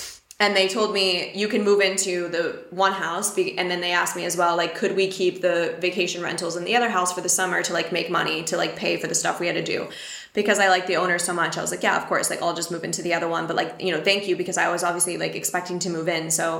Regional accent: United States; moved away; I'm from America. I'm used to all the best compliances and like stuff and convenience and like everything.

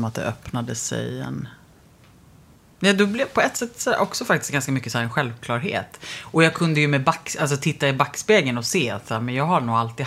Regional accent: Lidingö, Stockholm County, Sweden; Alltså jag är uppvuxen på delvis på Lidingö.

